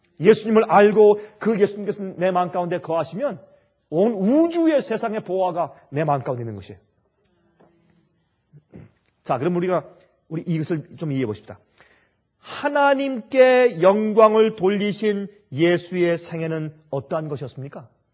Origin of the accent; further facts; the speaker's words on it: Seoul, South Korea; also born or lived in Busan; 저는 경기도에서 출생해서 서울에서만 살았기 때문에, 물론 이제 어릴 때, 그 피난 간 이후에 제가 부산에서 좀 생활을 했습니다만은, 그러나 저는 서울 사람이니까